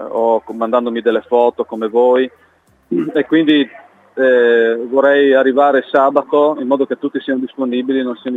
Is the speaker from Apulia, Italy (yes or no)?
no; Cividale, Friuli-Venezia Giulia, Italy; born there; delle persone della mia città natale, da Cividale